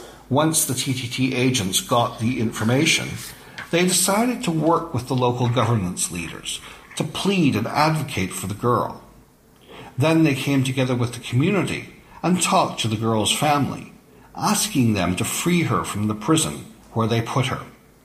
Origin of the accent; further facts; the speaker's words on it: Tars, Burundi; from Tars, Burundi.